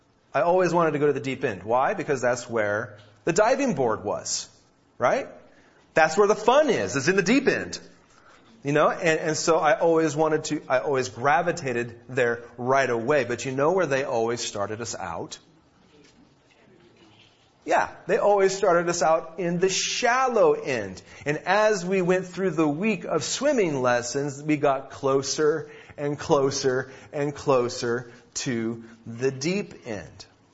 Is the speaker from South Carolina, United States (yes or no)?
no; Grants Pass, Oregon, United States; I was brought up in Grants Pass, Oregon, and there it's sort of like here in June